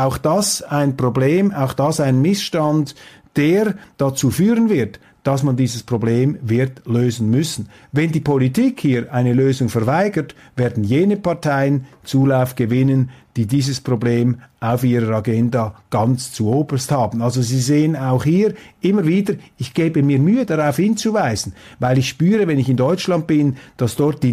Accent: Switzerland; Und die ARD, man fragt sich als Schweizer, warum haben die das eigentlich laufen lassen?

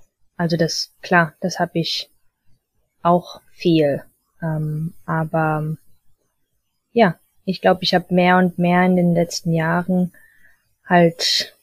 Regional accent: Balearic Islands, Spain; moved away as an adult; now in Ireland; und dann in der Schule haben wir Spanisch und Mallorquin gesprochen, weil ich bin in Mallorca aufgewachsen. Dann zu Hause war nur Deutsch. Und jetzt, als ich dann 18 war, bin ich dann nach Irland gezogen

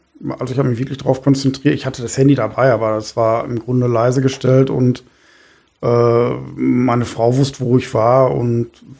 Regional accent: Frisia, Germany; Und ich als Friese kann da nur beipflichten

